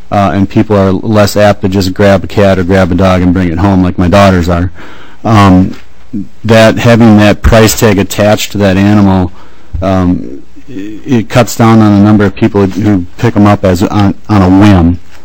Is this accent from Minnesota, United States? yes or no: yes; Minnesota, United States; I'm from Sherburne County, one of the very regulated areas.